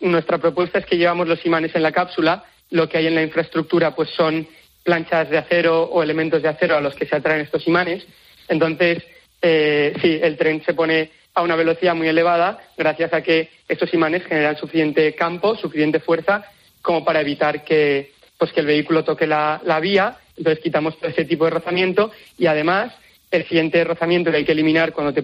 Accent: Valencia, Valencian Community, Spain; nosotros, que somos de España, que somos de Valencia

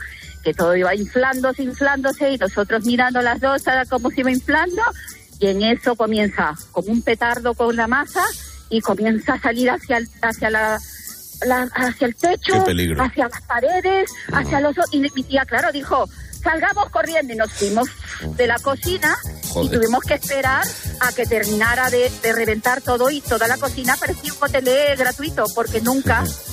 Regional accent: Peru; now in Cádiz, Spain; Yo soy peruana, pero más española que ninguna.

